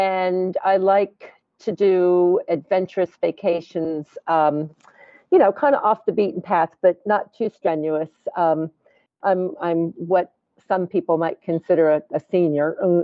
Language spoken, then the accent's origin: English; Florida, United States; Okay, we are from Florida, even though I'm in Arizona right now, but we're from Florida. We live along the coast of Florida, and Betsy and I walk the beach all the time.